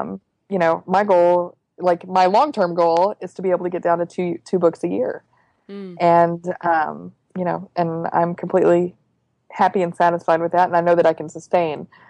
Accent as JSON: {"language": "English", "region": "Texas", "country": "United States", "said": "I was from Texas. In Texas, it's like being a football coach."}